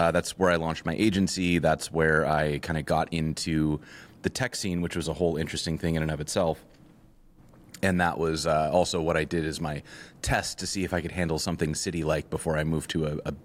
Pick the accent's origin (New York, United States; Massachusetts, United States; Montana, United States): Montana, United States; Whitefish; now in Portland, United States; I am from Montana. I lived in Montana until, let's see, when did I move? About 2010, 2011, I moved to Portland. Cool. And I grew up in Whitefish, which is a small town about an hour from the Canadian border.